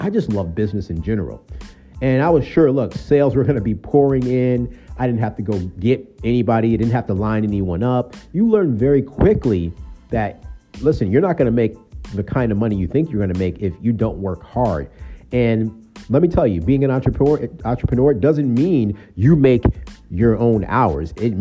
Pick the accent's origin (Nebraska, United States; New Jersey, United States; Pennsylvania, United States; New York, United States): New York, United States; number one, I'm in New York. I'm from New York.